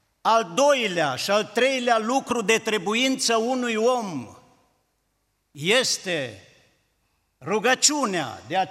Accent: Zalău, Sălaj County, Romania; Apoi vreau să vă spun că vin din Zalău, împreună cu soția.

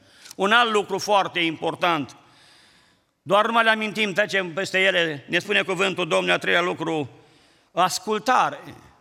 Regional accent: Albini, Cluj County, Romania; că noi suntem din Albini, din Cluj

